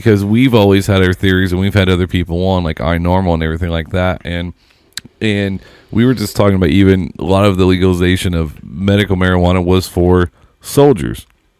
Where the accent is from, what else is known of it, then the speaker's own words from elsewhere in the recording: Seymour, Indiana, United States; Seymour, my hometown.